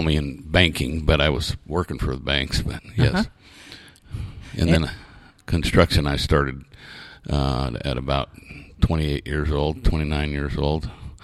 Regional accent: California, United States; born there; I was born in Shasta County, third generation.

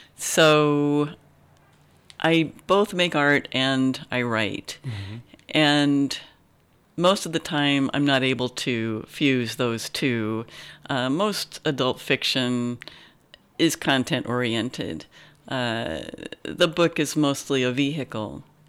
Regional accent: Kansas City, Missouri, United States; I grew up in Kansas City, Missouri

